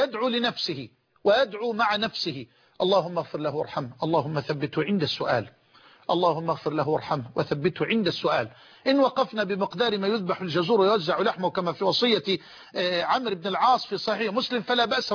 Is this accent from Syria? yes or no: no; Egypt; بلدنا مصر